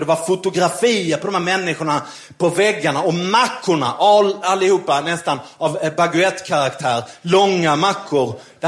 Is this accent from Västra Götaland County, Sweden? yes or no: no; Malmö, Skåne, Sweden; jag är uppvuxen i Malmö som är en industristad. Det är väldigt, präglas väldigt mycket av jantelagen.